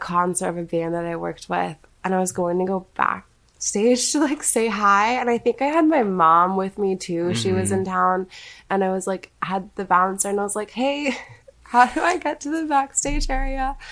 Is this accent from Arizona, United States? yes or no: no; Kansas, United States; I grew up in Kansas. I didn't grow up in a musical household or anything like that.